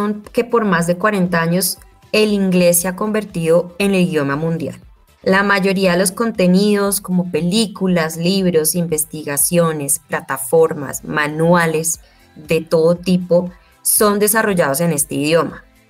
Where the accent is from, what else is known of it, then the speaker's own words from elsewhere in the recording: Colombia; lo valioso que tenemos nosotros como colombianos en esos lugares